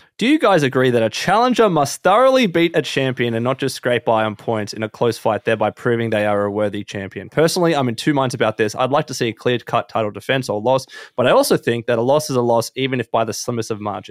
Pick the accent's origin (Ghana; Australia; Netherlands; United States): Australia; So as an Aussie MMA fan, I didn't mind it, but I understand why UK fans were upset with that.